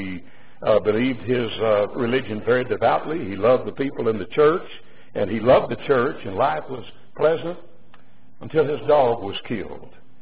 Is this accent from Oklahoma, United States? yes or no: yes; Ada, Oklahoma, United States; that was before Walmart came in and took over the grocery business in my hometown of Ada, Oklahoma.